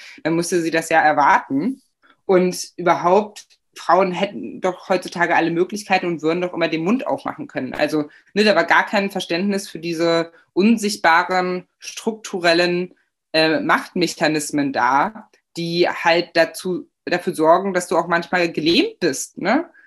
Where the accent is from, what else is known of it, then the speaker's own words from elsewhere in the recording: Magdeburg, Saxony-Anhalt, Germany; now in Berlin, Germany; dass ich aus Ostdeutschland komme. Also ich bin in Magdeburg aufgewachsen, wie gesagt